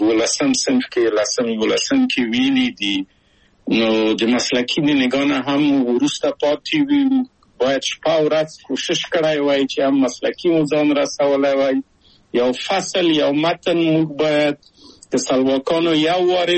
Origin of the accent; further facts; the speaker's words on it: Kabul, Afghanistan; moved away as an adult; موږ په کابل په یو کلي کې تقریبا چې اوسېدو